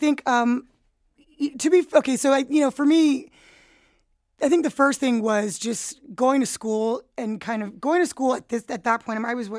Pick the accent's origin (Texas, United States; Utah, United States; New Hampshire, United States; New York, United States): New York, United States; New York City; I mean, it is my hometown, it's my stomping ground.